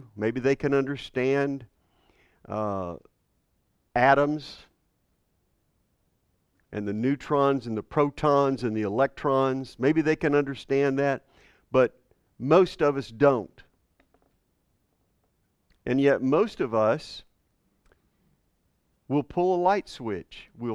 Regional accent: Longview, Texas, United States; Okay, well, I'm kind of from East Texas. I moved here from Longview, so I'm kind of, that's pretty redneck.

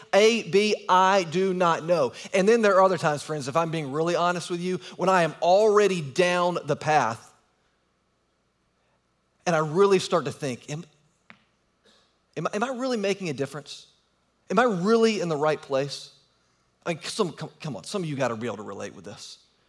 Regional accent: Richmond, Virginia, United States; My son, our 7-year-old, he and I went to Richmond, Virginia, which is my hometown.

